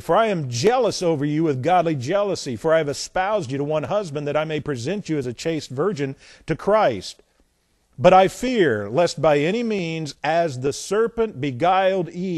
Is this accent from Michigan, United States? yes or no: no; Jefferson, Indiana, United States; I lived where I grew up in Jefferson, Indiana. Tim and I, where we grew up, right next door was the parsonage.